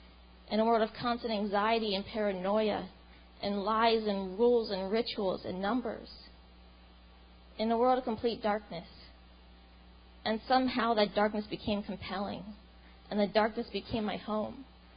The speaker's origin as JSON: {"language": "English", "region": "Pennsylvania", "country": "United States", "said": "it's not a coincidence that I was brought down from Pennsylvania to an area with the area code of 828."}